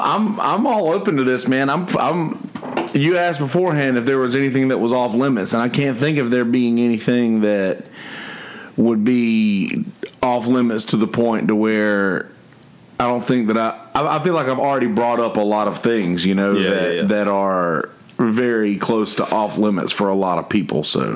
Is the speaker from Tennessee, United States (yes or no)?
no; Bennettsville, South Carolina, United States; Bennettsville, South Carolina.